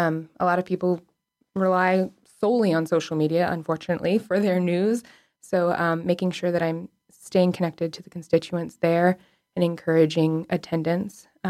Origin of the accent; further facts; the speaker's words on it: Alaska, United States; but I'm also born and raised in Alaska. So living here and learning from everyone around us, and it is a more conservative environment